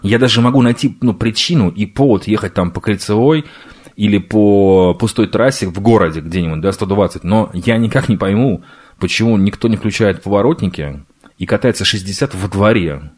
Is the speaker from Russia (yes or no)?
no; Uzbekistan; Это моя малая родина, моя Узбекистан.